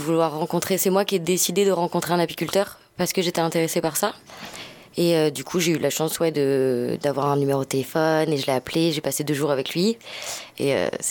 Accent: Pays de la Loire, France; moved away as an adult; now in Lozère, France; je viens de Loire-Atlantique, entre Nantes et Rennes. J'ai fait des études à Rennes et je me suis retrouvée en Lozère par un pur hasard.

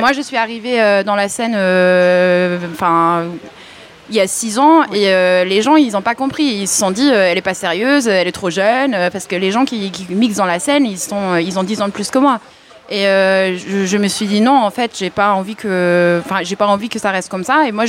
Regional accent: Berlin, Germany; French is a second language; also born or lived in Paris; J'habitais 11 ans à Paris, parce que j'habitais à Berlin. Là-bas, je viens de Berlin. J'habitais 11 ans à Paris

